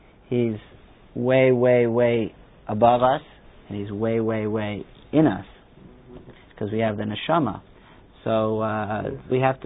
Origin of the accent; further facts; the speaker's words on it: Washington, D.C. area, United States; I'm from the Washington suburb, and in 1976, for the big celebration of the bicentennial birthday, they opened up this new museum.